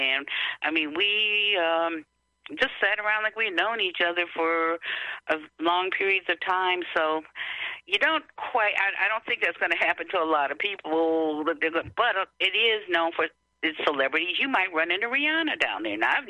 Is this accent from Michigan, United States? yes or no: yes; Detroit, Michigan, United States; I'm from Michigan, Detroit, and he knew as much about Detroit almost as I did.